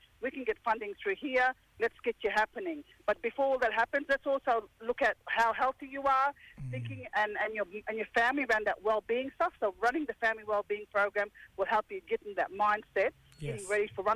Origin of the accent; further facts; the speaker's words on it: Yarri, Australia; Oh, look, I grew up in Yarri. Pretty much grew up here, yeah.